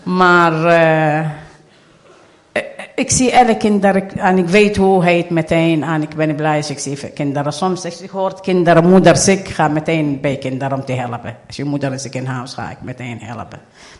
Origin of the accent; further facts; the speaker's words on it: Iraq; Dutch is a second language; now in Netherlands; Ik kom uit Irak.